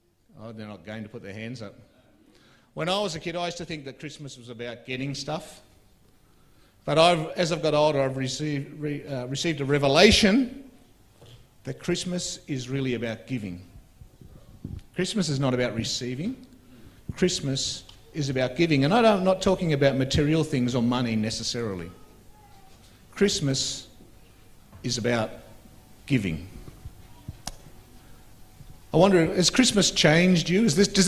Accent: Canberra, Australian Capital Territory, Australia; born there; I was born in Canberra nearly 62 years ago, and Canberra was quite small then.

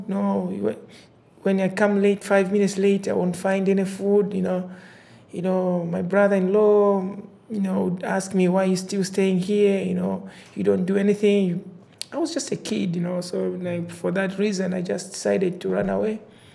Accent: Zambia; I'm from Zambia, and I was born in a very poor family.

